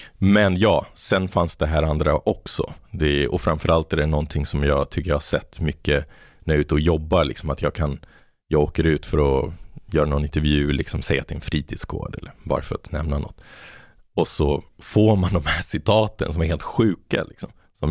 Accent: Botkyrka, Stockholm County, Sweden; där jag växte upp i Botkyrka

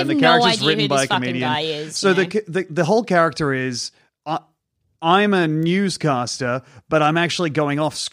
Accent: Australia; I'm an Australian comedian and mime.

